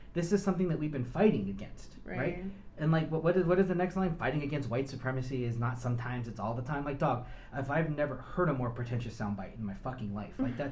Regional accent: California, United States; I grew up in Southern California.

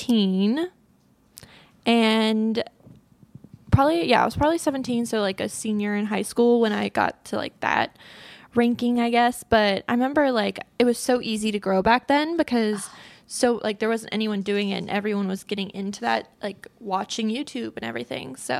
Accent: Kentucky, United States; I'm from Kentucky.

